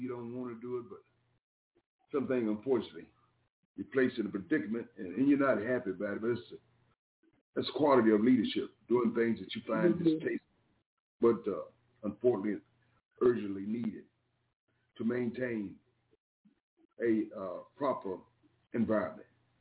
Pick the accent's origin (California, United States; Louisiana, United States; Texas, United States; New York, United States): New York, United States; New York City; So sadly, I'm from New York City.